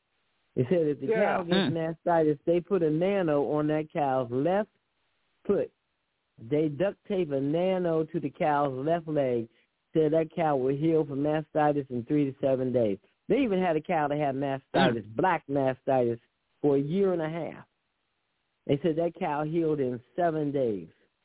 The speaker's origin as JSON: {"language": "English", "region": "Ohio", "country": "United States", "tie": "born or raised there", "said": "where I was born and raised in Ohio is a highly radioactive area."}